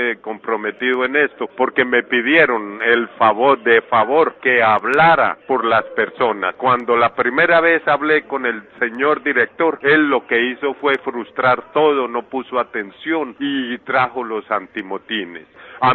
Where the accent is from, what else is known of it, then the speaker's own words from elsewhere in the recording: Colombia; now in United States; Esta gente piensa que yo soy mexicano y no sé qué irá a pasar. Por favor, no deseo ser deportado ni para México, porque no soy de allá. Y si me deportan para Colombia, me pueden dar de baja.